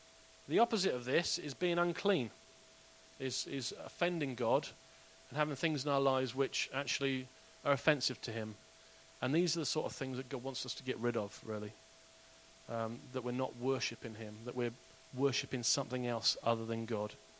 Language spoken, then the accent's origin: English; United States; I'm American.